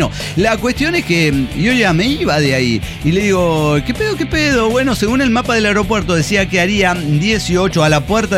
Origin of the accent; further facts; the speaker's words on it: Mexico; Es porque soy mexicana, me regreso a mi país, no hay ningún problema